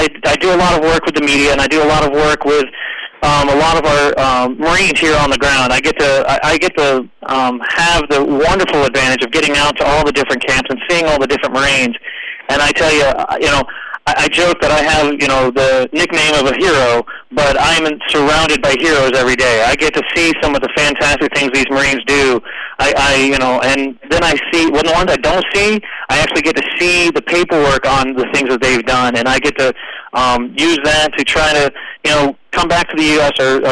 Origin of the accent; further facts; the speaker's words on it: the South, United States; Gosh, you know, growing up in the South, barbecue was one of my favorite things.